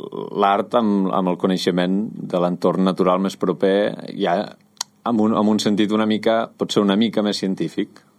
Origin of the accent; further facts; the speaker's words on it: Ivars, Catalonia, Spain; només per aclarar que jo sóc d'Ivars, jo pinto murals des de fa molts anys